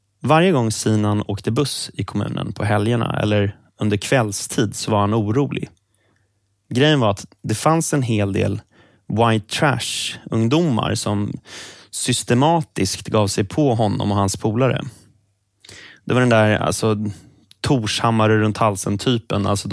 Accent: Sollentuna, Stockholm County, Sweden; I Sollentuna, där jag växte upp

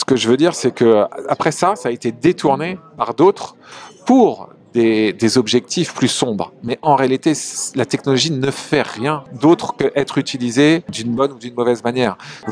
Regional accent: Hauts-de-France, France; Donc moi, j'ai vécu en province. Je suis un Picard.

